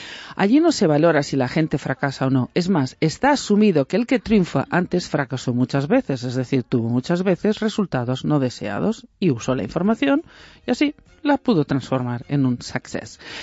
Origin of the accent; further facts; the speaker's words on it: Valencian Community, Spain; Como a mí cuando me dicen, eres catalana, no, soy valenciana.